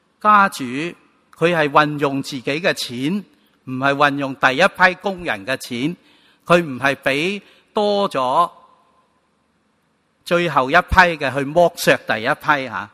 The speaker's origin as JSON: {"language": "Chinese", "region": "Guangdong", "country": "China", "said": "朋友就好像今天我们广东人很喜欢叫人老友"}